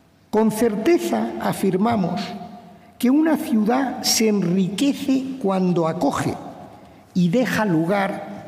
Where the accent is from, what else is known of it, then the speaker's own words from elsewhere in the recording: Spain; Como español judío